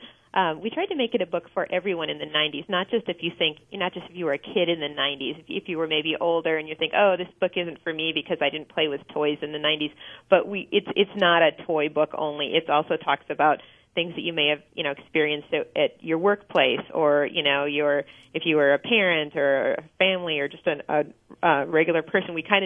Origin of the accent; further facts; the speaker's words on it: Minnesota, United States; And I'm from Minnesota, and my husband's from California